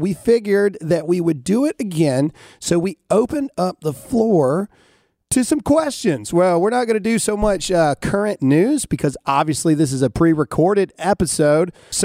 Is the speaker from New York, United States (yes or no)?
no; Mississippi, United States; I'm from Mississippi. I can't do two things at once.